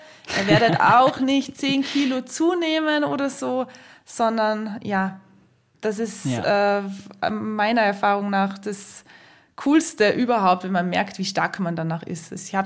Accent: Salzburg, Austria; Und ansonsten liebe ich auch das Tennengebirge. Das ist so meine Heimatberge, wo ich aufgewachsen bin.

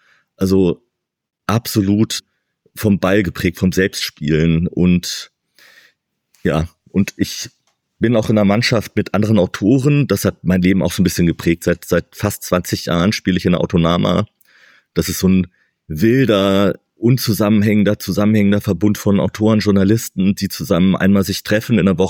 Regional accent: Hildesheim, Lower Saxony, Germany; also ich bin in Hildesheim aufgewachsen.

